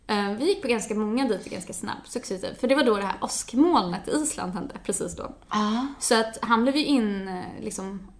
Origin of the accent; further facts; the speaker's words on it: Sweden; speciellt som svensk, så tänker man nog ganska mycket så här